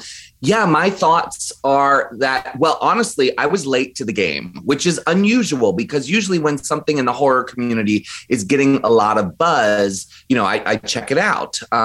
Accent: Maryland, United States; because I grew up in Maryland and the discovery of John Waters really changed my life.

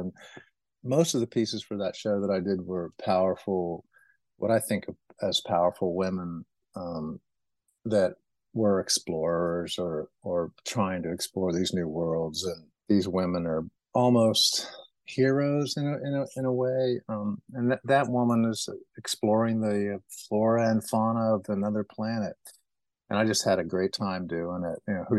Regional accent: Ohio, United States; all the nostalgia that I love about growing up in Ohio and rural environment and then coming down here.

